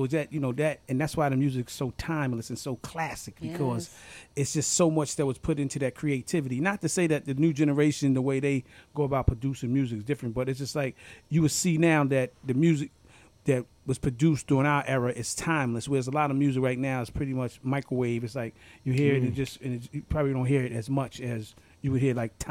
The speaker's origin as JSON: {"language": "English", "town": "New Haven", "region": "Connecticut", "country": "United States", "said": "And producer of the concert, Cool Breeze in the Park, and I'm from New Haven, and I got a lot of support."}